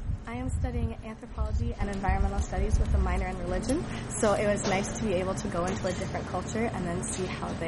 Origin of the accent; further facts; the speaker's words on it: Grimes, Iowa, United States; I'm from Grimes, Iowa.